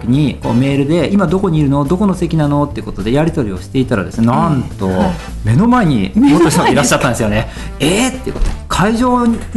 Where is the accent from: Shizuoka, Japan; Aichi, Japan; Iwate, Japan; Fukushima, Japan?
Shizuoka, Japan; Hamamatsu; 浜松から来ましたってことで、